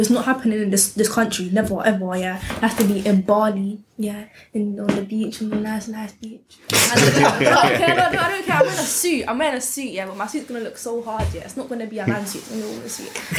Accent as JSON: {"language": "English", "country": "Jamaica", "said": "I'm Jamaican, innit? I don't like being around Jamaicans for a long time, innit?"}